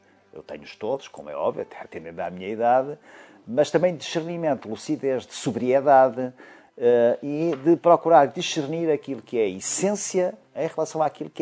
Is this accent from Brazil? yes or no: no; Costa Nova, Aveiro, Portugal; embora seja de uma terra marítima, ilha, via Costa Nova, passei a minha infância e juventude na Costa Nova